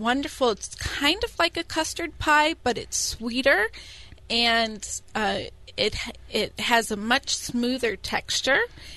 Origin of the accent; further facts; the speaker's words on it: Vermont, United States; that's near and dear to my heart because I grew up in Vermont